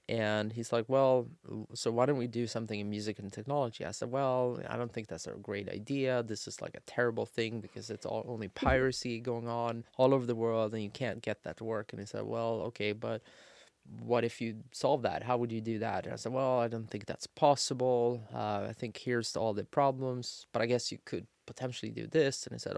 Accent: Sweden; I'm born and raised in Sweden.

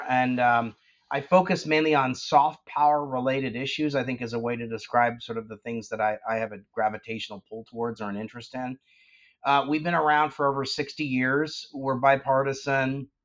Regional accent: New York, United States; I grew up in New York. I went to Dartmouth. I learned Spanish in college, and I studied overseas in college

